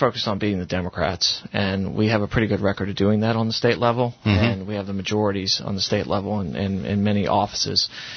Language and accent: English; Maryland, United States; Well, I'm a Maryland native, and I won't abandon my home state.